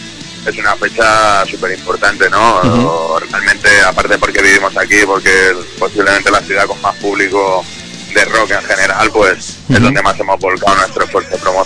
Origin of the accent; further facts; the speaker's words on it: Madrid, Community of Madrid, Spain; Ya te digo, nosotros somos madrileños y es nuestra plaza favorita